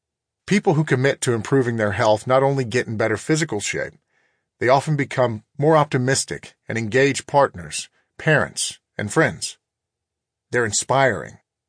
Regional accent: Corpus Christi, Texas, United States; I grew up in and around Corpus Christi, Texas, and spent most of my childhood playing outdoors.

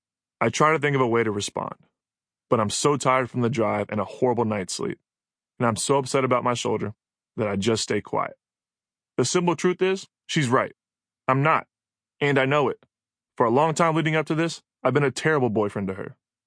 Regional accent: Florida, United States; I come from Florida, which is beautiful in its own way, but it's nothing but flat, completely flat.

